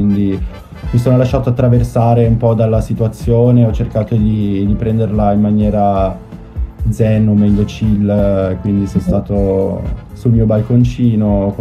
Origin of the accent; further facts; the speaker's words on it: Alessandria, Piedmont, Italy; now in Milan, Italy; Io sono piemontese di Alessandria, anche se quando lo dico le persone non ci credono, perché sono molto scuro e non ho molto del Piemonte. Mamma è calabrese, infatti.